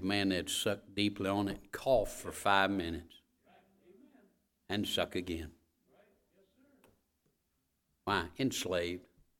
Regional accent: Vidalia, Georgia, United States; born there; now I was born in Vidalia, Georgia. Vidalia, Georgia is in the center of tobacco growing country in Georgia.

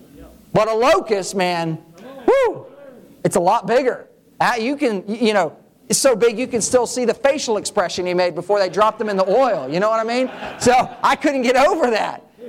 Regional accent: Thailand; Now, growing up in Thailand, I ate a lot of strange things.

